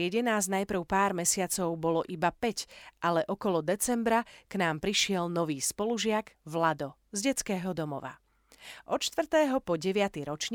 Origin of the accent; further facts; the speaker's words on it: Trnava, Trnava Region, Slovakia; Druhá súťaž bola u mňa doma v Trnave a na nej som vyhrala fotoaparát.